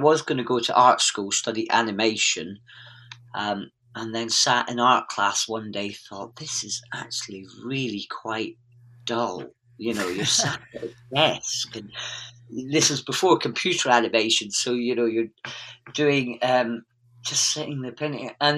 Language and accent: English; Aberdeen, Scotland, United Kingdom; those that don't know, Aberdeen. Although you wouldn't tell, because I don't know what's happened to my accent.